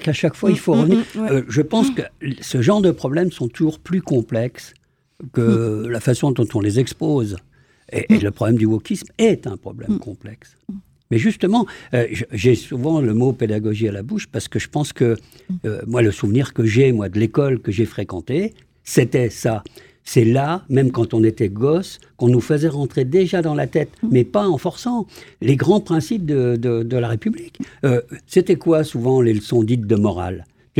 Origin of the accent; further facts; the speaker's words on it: Grand Est, France; nous, en Lorraine. On est Lorrain.